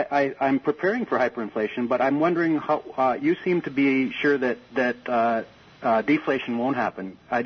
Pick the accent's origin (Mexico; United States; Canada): Canada; also born or lived in Asia; I'm Canadian, but I lived in Asia through the 90s